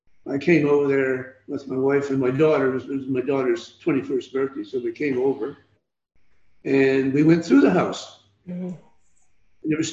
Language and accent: English; Fort Erie, Ontario, Canada; Even the house I grew up with in Fort Erie, you know, I look to see if there's any changes in it.